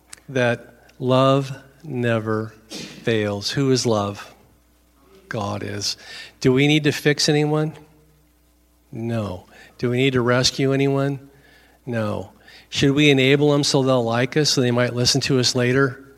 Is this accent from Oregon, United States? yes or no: yes; Oregon, United States; I'm from Oregon, so I often read it because I like going on what's going on in my home state.